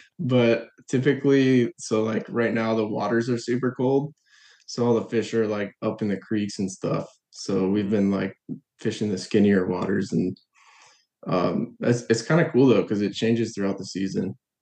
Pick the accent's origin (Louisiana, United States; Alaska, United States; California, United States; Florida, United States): Florida, United States; I've always just been fishing a lot because I grew up in Florida.